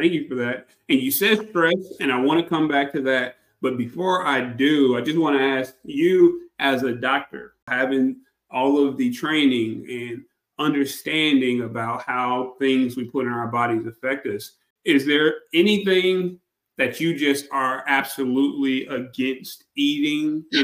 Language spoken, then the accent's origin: English; United States; And obviously, I'm an American, born here, raised here, love it.